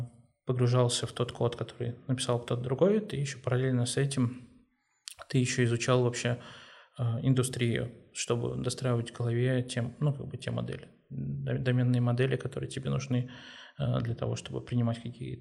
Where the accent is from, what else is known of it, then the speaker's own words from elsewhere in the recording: Saint Petersburg, Russia; Я коренной петербуржец.